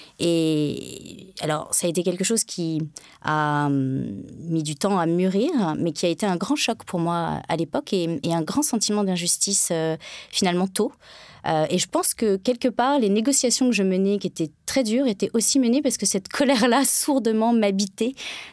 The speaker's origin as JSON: {"language": "French", "country": "France", "said": "Moi, je suis française, comme je l'ai dit, assez lourdement."}